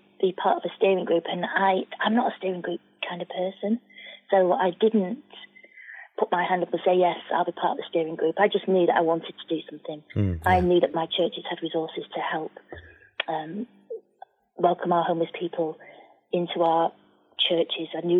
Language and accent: English; Manchester, North West England, United Kingdom; I'm a Mancunian. I've been born and bred in Manchester. You can probably tell by the accent.